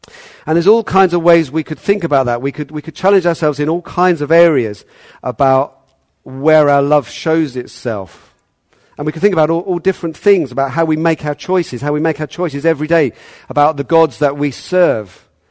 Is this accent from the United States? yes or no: no; United Kingdom; I couldn't think of a softer way of putting that. Being British, I kind of wanted to.